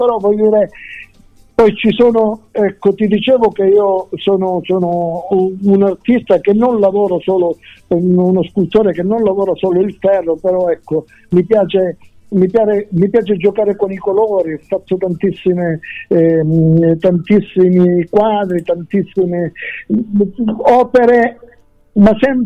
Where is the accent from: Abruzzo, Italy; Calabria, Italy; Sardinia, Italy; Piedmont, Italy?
Calabria, Italy; Gioia Tauro; parte dalla Calabria, parte da Gioia Tauro, perché io sono di Gioia Tauro